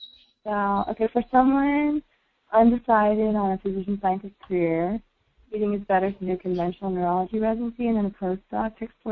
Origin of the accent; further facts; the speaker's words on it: Jackson, Mississippi, United States; Yeah, I grew up in Jackson, Mississippi.